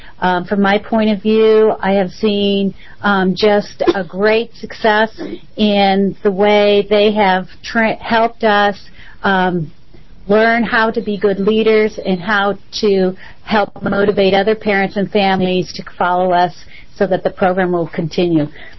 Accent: Oregon, United States; I am from Hood River County. I am here in support of OSU Extension. I've lived in Oregon more than 25 years

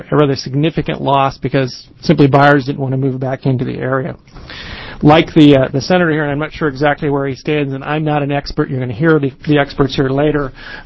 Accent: Tillamook, Oregon, United States; I grew up in Tillamook, where TCCA, Tillamook County Creamery Association, was the dairy association there.

